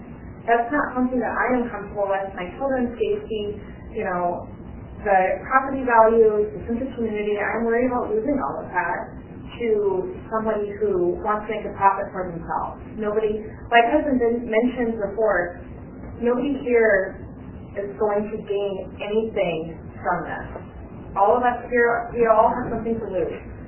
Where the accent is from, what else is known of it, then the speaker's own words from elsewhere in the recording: Ankeny, Iowa, United States; now in Maxwell, United States; I grew up in Ankeny, moved to Maxwell about 10 years ago or so